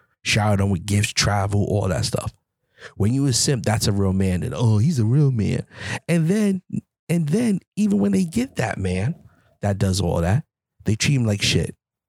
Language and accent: English; New York, United States; You know, I'm from New York.